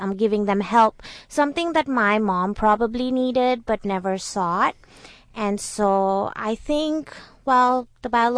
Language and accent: English; Gujarat, India; also born or lived in Singapore; now in United States; I was born in Singapore and I moved to India when I was about 6 and a half. And I never adapted. I never felt like I belonged.